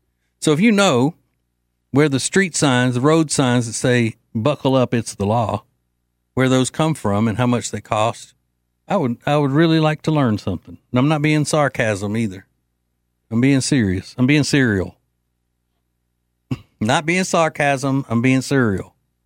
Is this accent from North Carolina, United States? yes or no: no; Louisiana, United States; once it became a law in my home state of Louisiana